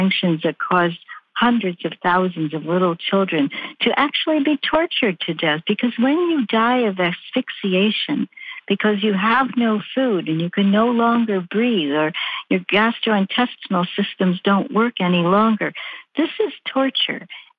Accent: Chicago, Illinois, United States; Well, and then I'm from Chicago

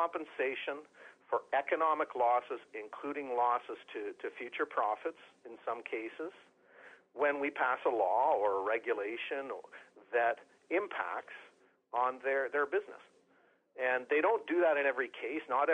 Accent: Canada; It's striking to me as a Canadian.

